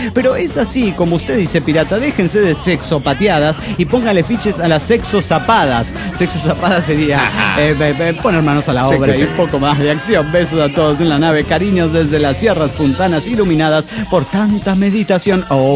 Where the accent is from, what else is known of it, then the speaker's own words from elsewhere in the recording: Cochabamba, Bolivia; Soy el juguetero de Cochabamba, Bolivia.